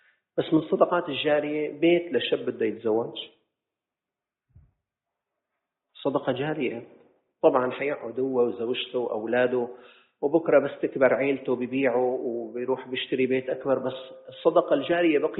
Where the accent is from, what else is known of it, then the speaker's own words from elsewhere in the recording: Syria; صارت مشاريع عندنا بسوريا عامة